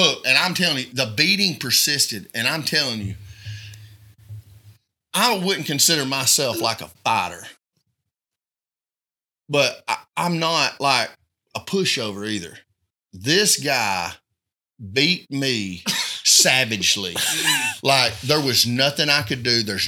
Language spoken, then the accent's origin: English; West Pine Grove, Alabama, United States; No, Ray. I'm from West Pine Grove, Alabama.